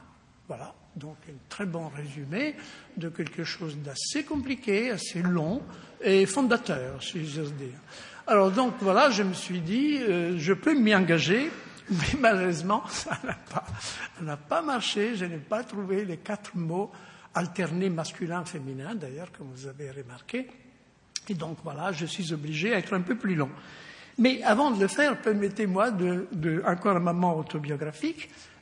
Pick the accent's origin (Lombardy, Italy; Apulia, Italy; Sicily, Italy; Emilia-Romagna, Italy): Emilia-Romagna, Italy; Rimini; Alors, vous savez que je suis de Rimini, vous ne savez pas, mais c'est pas maintenant c'est dit.